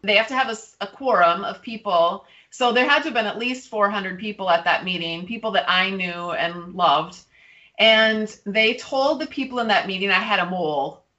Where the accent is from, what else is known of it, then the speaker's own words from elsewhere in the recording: Minneapolis, Minnesota, United States; I'm from Minneapolis, Minnesota.